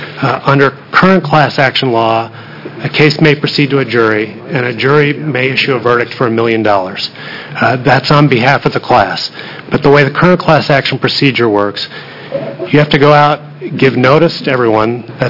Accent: Portland, Oregon, United States; I'm from Portland, Oregon.

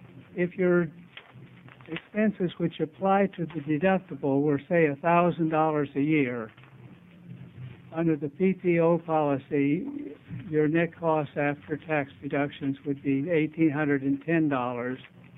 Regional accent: Oregon City, Oregon, United States; from Oregon City.

